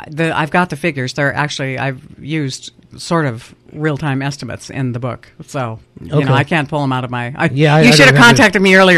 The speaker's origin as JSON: {"language": "English", "region": "Alaska", "country": "United States", "tie": "born or raised there", "said": "I was born and raised in Alaska. I've lived there all my life."}